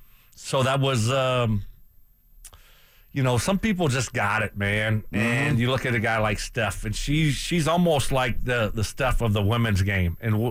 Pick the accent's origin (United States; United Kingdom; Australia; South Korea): United States; Louisiana; I'm tired of LSU, and I'm a Cajun